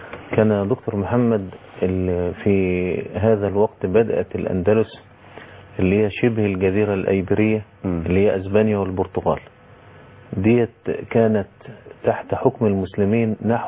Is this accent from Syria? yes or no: no; Egypt; انا كرجل مصري انا داخل ايه بامريكا؟ انا لا سافرت امريكا ولا لي اقامه في امريكا ولا لي عمل في امريكا.